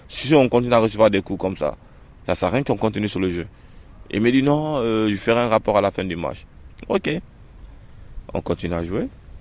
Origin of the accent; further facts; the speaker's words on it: Guinea; now in Strasbourg, France; j'habite sur Strasbourg, j'ai 26 ans, je suis né à Guinée-Conakry. Quand j'étais en Afrique, comme tout gamin, j'aimais le football